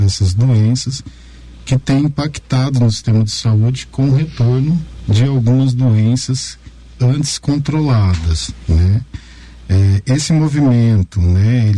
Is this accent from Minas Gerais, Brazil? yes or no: no; São Paulo, Brazil; born there; inclusive eu nasci em São Paulo, né?